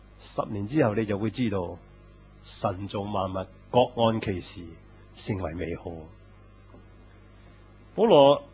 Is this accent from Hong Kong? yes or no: yes; Hong Kong; 很多我们香港人最厉害的这句话